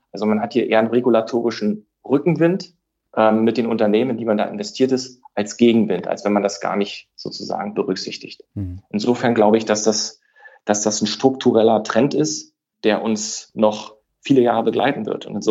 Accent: East Germany, Germany; born or raised there

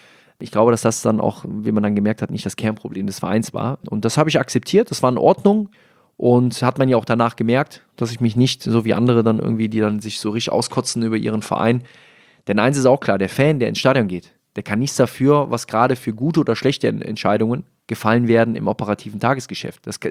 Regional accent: Rhineland, Germany; Als Rheinländer bringt man auch viel Energie mit.

